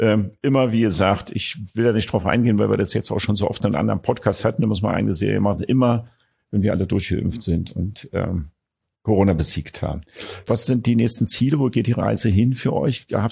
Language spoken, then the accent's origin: German; Berlin, Germany; born there; Ich bin geborener Berliner.